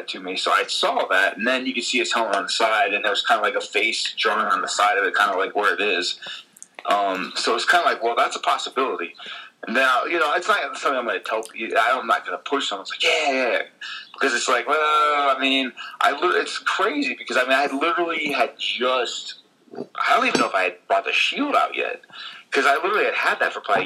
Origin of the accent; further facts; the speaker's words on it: Athens, Ohio, United States; Yeah, my parents both met at OU, and they've never left. So I grew up around Athens.